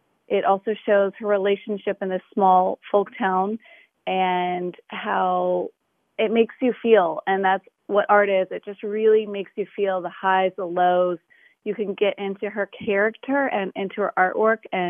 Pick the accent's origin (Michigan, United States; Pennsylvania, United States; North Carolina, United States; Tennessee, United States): North Carolina, United States; Raleigh; I'm from Raleigh, North Carolina